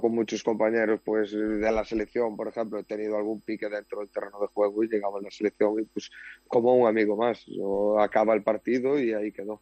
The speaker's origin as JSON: {"language": "Spanish", "town": "Moaña", "region": "Galicia", "country": "Spain", "tie": "born or raised there", "said": "En Moaña, sí, sí, en mi pueblo, en Moaña, sí."}